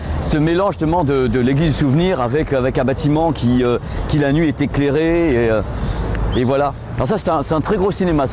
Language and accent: French; Spain; J'aime beaucoup l'été parce que moi je suis espagnol, j'ai passé mon temps au soleil.